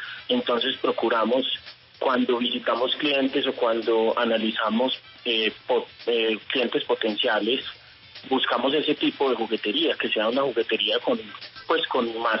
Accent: Manizales, Caldas, Colombia; nosotros somos de Manizales, de Colombia

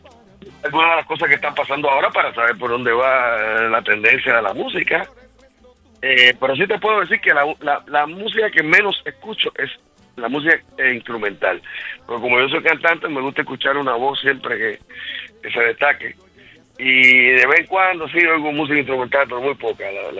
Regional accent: Puerto Rico; Y como puertorriqueños que somos, pues es como tener un paisano que esté reconociendo

